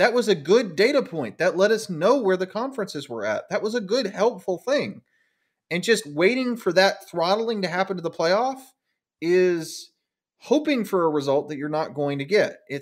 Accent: the South, United States; And the fact that we say that and we're from the South makes us homers.

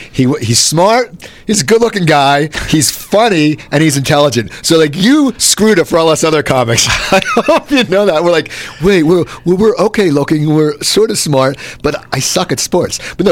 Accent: New Jersey, United States; I grew up in Trejo, New Jersey.

